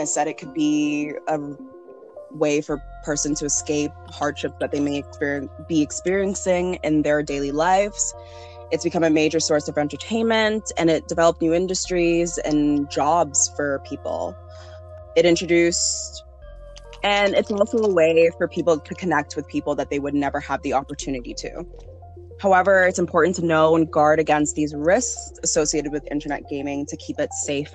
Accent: Canada; people would like make fun of the fact that I'm from Canada.

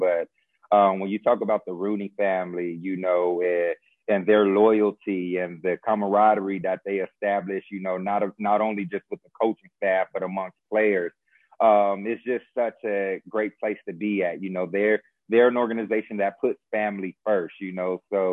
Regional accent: Fresno, California, United States; I always came back to my hometown, which is Fresno, California

